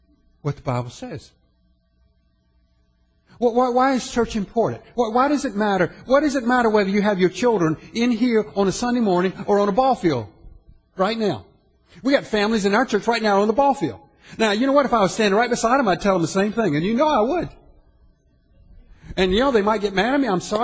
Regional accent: Orangeburg, South Carolina, United States; When I was a little boy, growing up in Orangeburg, South Carolina

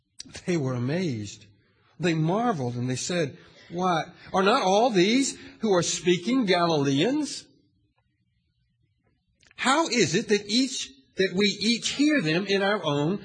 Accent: the South, United States; Perhaps that had to do with growing up in the Bible Belt in the South, where you didn't talk about the Holy Spirit in the Baptist church.

